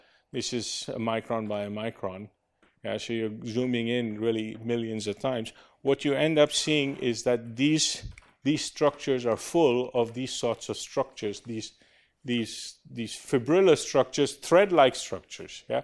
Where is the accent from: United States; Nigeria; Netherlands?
Netherlands; I come from the Netherlands.